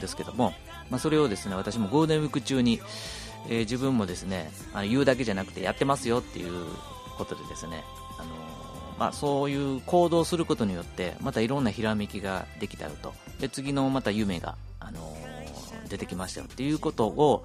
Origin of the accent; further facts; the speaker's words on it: Sakai, Osaka, Japan; 私は堺の出身なので、自分が小学校時代は堺の小学校に行ってました。